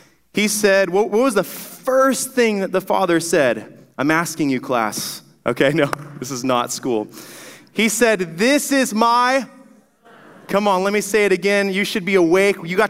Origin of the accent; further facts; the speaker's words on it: Seattle, Washington, United States; I'm from Seattle, so I can say that.